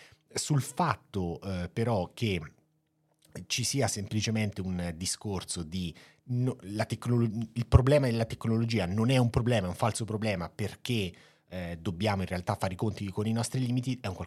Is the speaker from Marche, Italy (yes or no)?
yes; Marche, Italy; Io tendo ad essere un po' troppo da marchigiano, quindi mi sono regolato apposta.